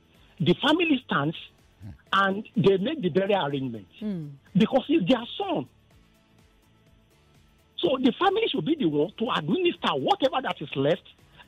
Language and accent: English; Sagamu, Ogun, Nigeria; Ogun, Ogun.